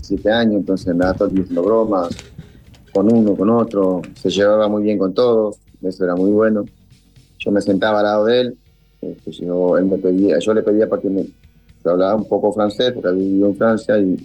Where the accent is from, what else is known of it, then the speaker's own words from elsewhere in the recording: Uruguay; Y el español mío no era el español de ustedes, era el español mío, que era el uruguayo